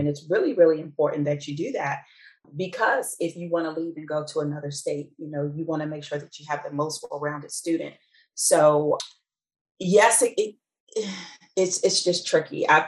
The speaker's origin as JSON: {"language": "English", "region": "Maryland", "country": "United States", "said": "I'm from Maryland."}